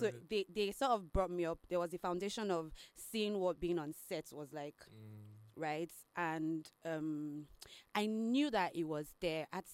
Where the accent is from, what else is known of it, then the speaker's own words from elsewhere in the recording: Lagos, Nigeria; I grew up in Lagos. I schooled in Ibadan. I served in Ekiti.